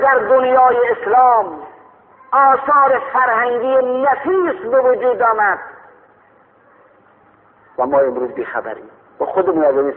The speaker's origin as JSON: {"language": "Persian", "region": "Khorasan", "country": "Iran", "said": "من خودم که اهل خراسان هستم و اهل اون منطقه هستن"}